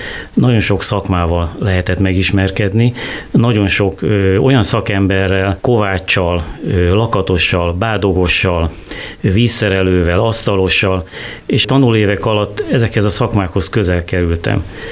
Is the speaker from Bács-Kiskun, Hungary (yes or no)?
yes; Kiskunhalas, Bács-Kiskun, Hungary; Hát Kiskunhalason születtem 1959. szeptemberében. Itt is jártam óvodába, általános iskolába, központi iskolába jártam.